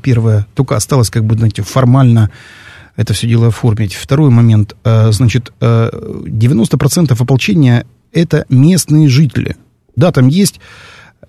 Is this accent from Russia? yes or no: no; Ukraine; Это я вам говорю как паспортный украинец, да, человек, который 46 лет там прожил